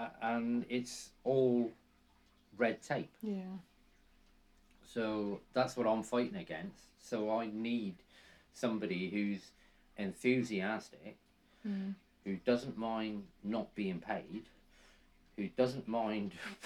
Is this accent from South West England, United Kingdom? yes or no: yes; Saltash, South West England, United Kingdom; I was brought up in Saltash. I was brought up down Lower Estate, and all of where Salt Mill is now, that was actually started the year I was born, in 1958.